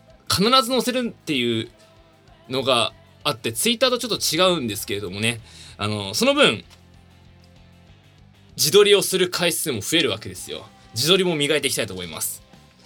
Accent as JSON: {"language": "Japanese", "region": "Tokyo", "country": "Japan", "said": "そんな僕はですね、東京都出身でございます。そう。東京に生まれて31年。"}